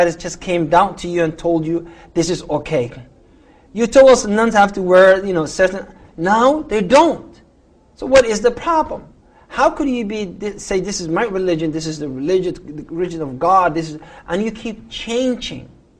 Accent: Saudi Arabia; also born or lived in Somalia / United States; now in Toronto, Canada; I was raised in Saudi. Then I came to States. Then I came to Canada. Here I am.

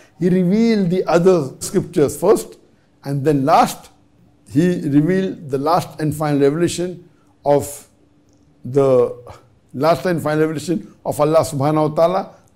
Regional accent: Pakistan; from Pakistan.

